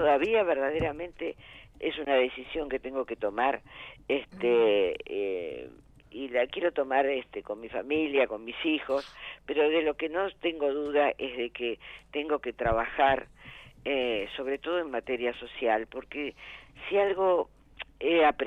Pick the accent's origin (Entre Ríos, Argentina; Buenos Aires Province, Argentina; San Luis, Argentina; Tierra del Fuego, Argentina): Buenos Aires Province, Argentina; Lomas de Zamora; yo soy de Lomas de Zamora, nací en el Hospital Gandulfo.